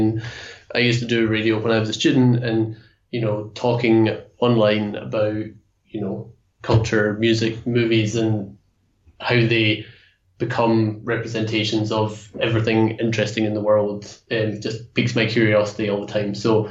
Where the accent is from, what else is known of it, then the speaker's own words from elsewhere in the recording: Scotland, United Kingdom; I'm the Scottish Jew.